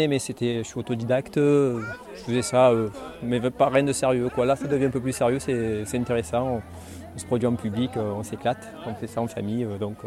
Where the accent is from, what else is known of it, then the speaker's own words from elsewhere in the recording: Malmoisson, France; De Malmoisson.